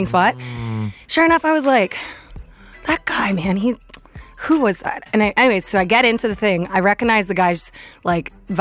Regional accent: Canada; now in Los Angeles, United States; It's so true because like for me, I'm a Canadian girl.

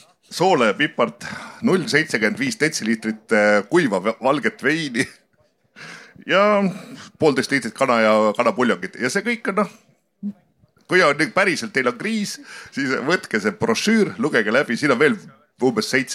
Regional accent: Tallinn, Harju County, Estonia; tulen Tallinnast.

